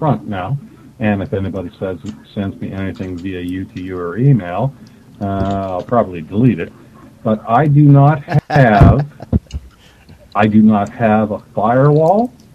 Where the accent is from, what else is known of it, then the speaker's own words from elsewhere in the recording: Canada; I'm not American, I'm Canadian